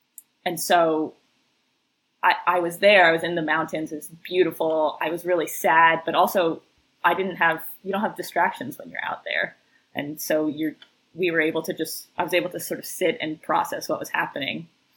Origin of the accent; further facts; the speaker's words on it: East Coast, United States; You know, I grew up on the East Coast. My family's all here.